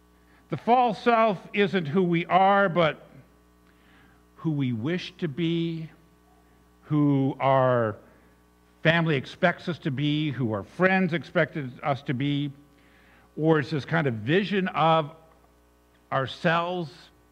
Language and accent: English; Ontario, Canada; I grew up in near the Trans-Canada Highway, a short drive between Armprior and Renfrew.